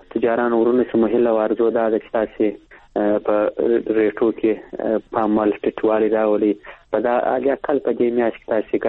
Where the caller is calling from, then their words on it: Kandahar, Afghanistan; کندهار درته تلیفون لیکته وصل سوي